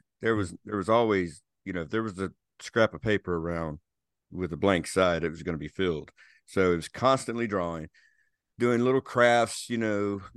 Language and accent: English; Petal, Mississippi, United States; also born or lived in Panama; Well, I grew up in Petal, which is, you know, sort of, you know, closer to Hattiesburg than Laurel. And, I mean, I was born in Panama, so we kind of lived all over because my dad was in the service.